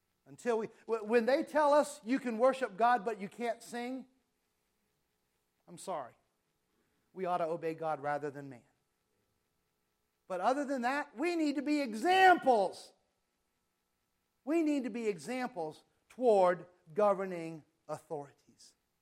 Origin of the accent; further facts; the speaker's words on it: California, United States; now in Arizona; And you all know where I'm from, right? I'm from California. You all are in Arizona.